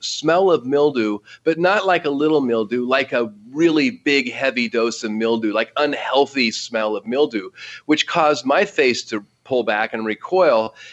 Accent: Oregon, United States; because I grew up in Oregon as a laborer, working in the woods, working in the lumber mills.

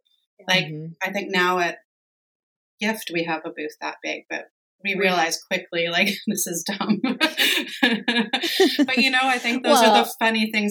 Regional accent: West Coast, Canada; And I think as a Canadian, that's like the best thing. I mean, also as a West Coaster

